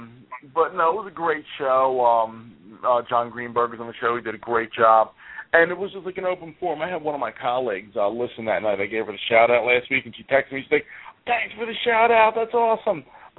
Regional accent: Cheltenham, Pennsylvania, United States; I grew up in Cheltenham, Pennsylvania. The church is only a couple miles from where I grew up.

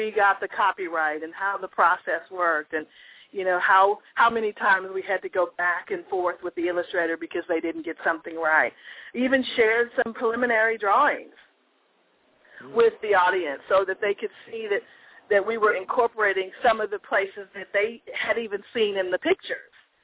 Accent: Tulsa, Oklahoma, United States; I made the decision to relocate back to my hometown of Tulsa full-time. While I do spend time teaching at UCR, I have moved my home base to my hometown.

